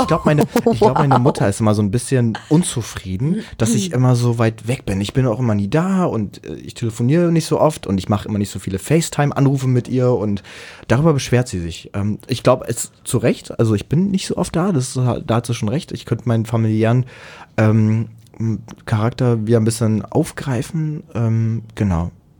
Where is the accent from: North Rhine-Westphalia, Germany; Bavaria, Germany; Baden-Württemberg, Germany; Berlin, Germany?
Berlin, Germany; Ich bin Berliner